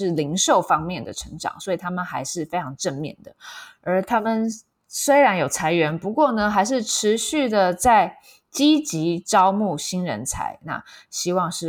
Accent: Taiwan; 那不过我们台湾人去日本应该是可以无痛接轨的，就直接融入了哦。

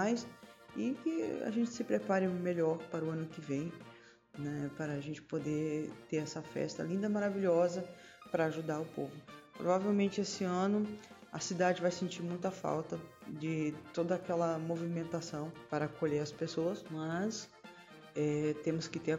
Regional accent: Igrejinha, Rio Grande do Sul, Brazil; now in Fortaleza, Brazil; sou natural de Igrejinha, atualmente não moro na cidade

